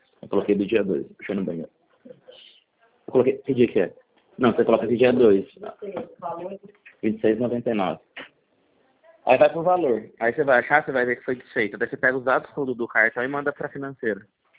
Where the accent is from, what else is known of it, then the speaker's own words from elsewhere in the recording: Marília, São Paulo, Brazil; also born or lived in Juiz de Fora; Eu sou de Marília, interior de São